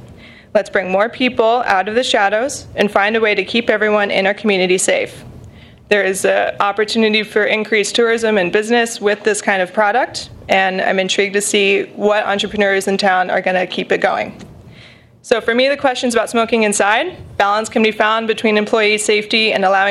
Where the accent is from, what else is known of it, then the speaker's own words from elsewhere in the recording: Petersburg, United States; I'm representing myself. I grew up in Petersburg, graduated class of 06, and I moved home in 2013. I'm excited to be in my hometown